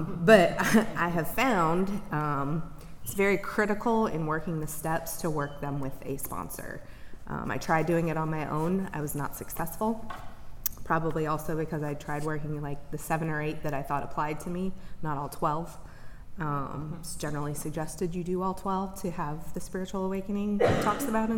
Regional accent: Midwest, United States; I grew up in the Midwest, good old, you know, Midwestern values. I come from a great family.

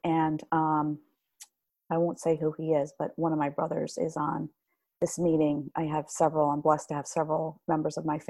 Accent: Michigan, United States; also born or lived in New York; I was at a very good friend's brother's wedding back where I grew up in Michigan.

